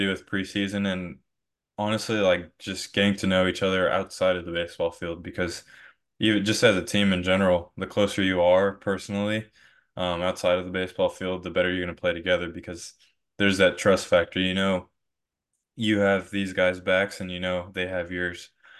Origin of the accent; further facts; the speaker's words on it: San Antonio, Texas, United States; he's from Bernie, I'm from San Antonio, so it's right next two towns right next to each other.